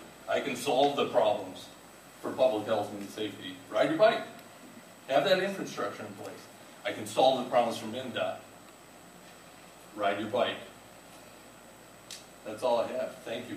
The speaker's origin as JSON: {"language": "English", "town": "Eagan", "region": "Minnesota", "country": "United States", "tie": "born or raised there", "said": "I grew up in Eagan, west of 35E."}